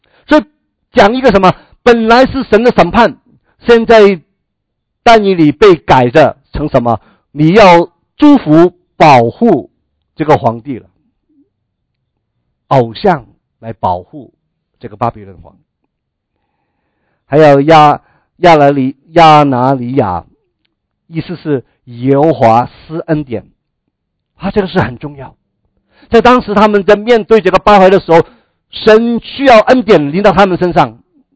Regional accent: China; 我们中国人以前说，那些买一个婢女回来

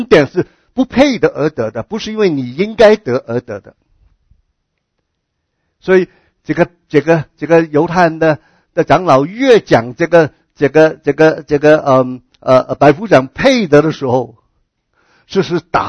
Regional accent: China; 我们中国人常常都有这样一个观念

